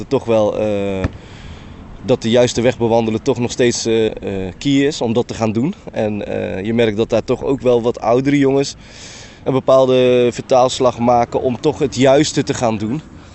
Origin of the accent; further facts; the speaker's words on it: Den Bosch, North Brabant, Netherlands; Ik ben zelf ook gewoon geboren en getogen in Den Bosch en ik ken ook de wijken hier, hoe die eruit zag.